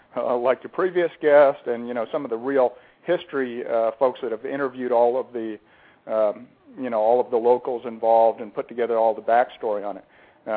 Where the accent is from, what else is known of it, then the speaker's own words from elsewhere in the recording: Roswell, New Mexico, United States; I was born in Roswell, but I grew up close enough to there. And, you know, I'm sure you've been there, there's a lot of wide open country around there.